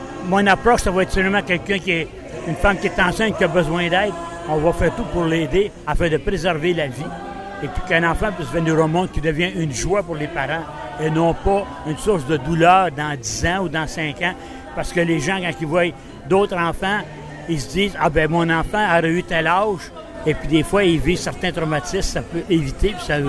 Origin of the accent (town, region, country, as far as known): Laval, Quebec, Canada